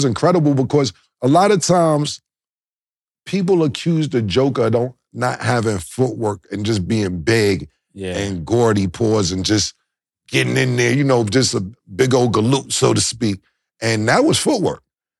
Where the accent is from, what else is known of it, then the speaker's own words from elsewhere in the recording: New York, United States; I think that congratulations to the Knicks, of course. I'm from New York.